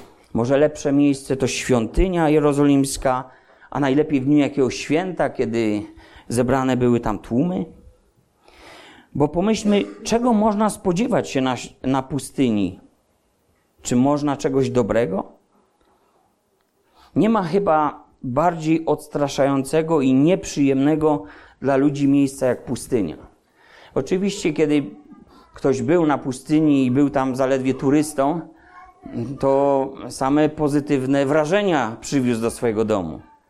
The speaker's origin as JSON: {"language": "Polish", "region": "Silesian Voivodeship", "country": "Poland", "said": "No wiecie, ja ze Śląska, morze, a dla niego?"}